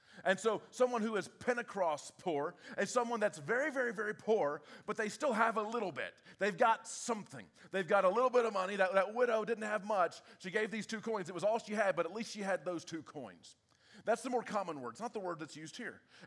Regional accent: the South, United States; Now, growing up in the South, you know, we talked about blessing.

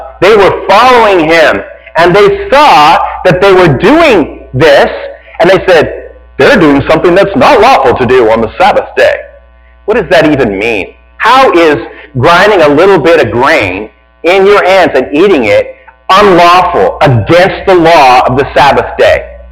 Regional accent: Red Deer, Alberta, Canada; I grew up in Red Deer, Alberta, Canada. And so you can't grow apple trees there. It's just too cold. You know, minus 30, minus 40, minus 50.

